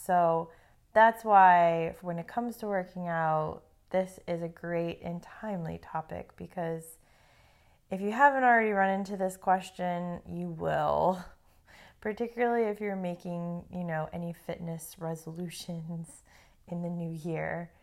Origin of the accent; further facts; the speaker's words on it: New England, United States; Fall used to be my favorite season when I lived up north. Then I'm from New England.